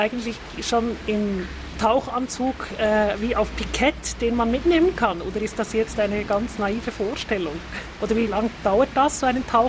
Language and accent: German; Zurich, Switzerland; Man hat ja als Zürcherin an einem Wochenende